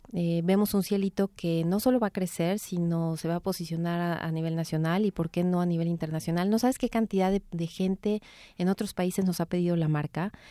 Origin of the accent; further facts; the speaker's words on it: Mexico; como mexicanos que podamos de alguna manera ser referente en el mundo